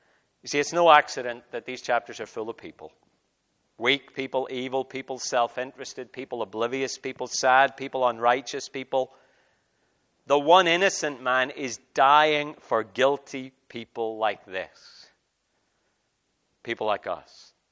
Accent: Northern Ireland, United Kingdom; I come from Northern Ireland, as you know, where former terrorists are now in government.

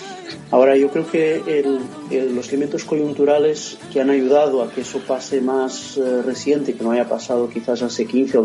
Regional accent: Lisbon, Portugal; moved away; visito Lisboa un par de veces al año, unas veces más, tres veces menos, y en cierta medida acompaño la evolución de Lisboa y es un mixto de ser insider y de volver a mi tierra

